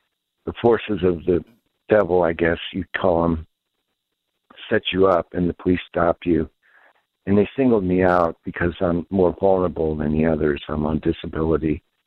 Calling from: Cuyahoga Falls, Ohio, United States; I'm calling from Cuyahoga Falls, Ohio.

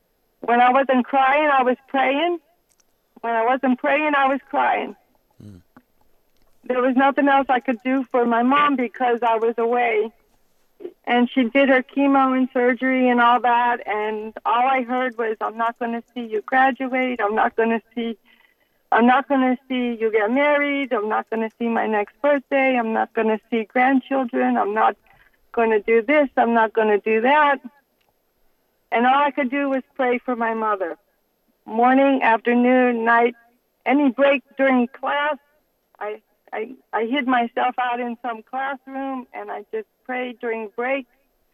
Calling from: Toronto, Ontario, Canada; I'm calling from Toronto

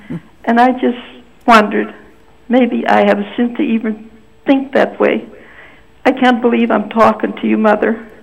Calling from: Pittsburgh, Pennsylvania, United States; Pittsburgh, PA.

